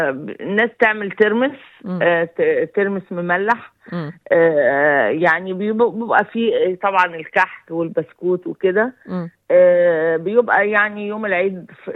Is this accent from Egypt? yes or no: yes; Egypt; moved away; ده في مصر اكيد يعني كان لازم يعني كل العيلة، كان جدي يجي يزورنا كلنا، والدي يروح يزور اخواته